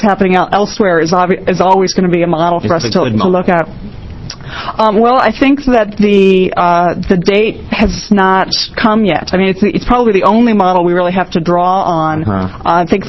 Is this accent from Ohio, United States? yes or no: yes; Ohio, United States; Senator Shields, I grew up near the Cuyahoga River, so I'm familiar with the issues.